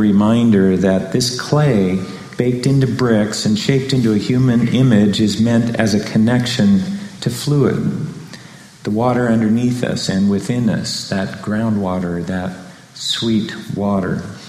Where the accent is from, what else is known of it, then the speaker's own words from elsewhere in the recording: Scotland, United Kingdom; But I'm Scottish, and I love it.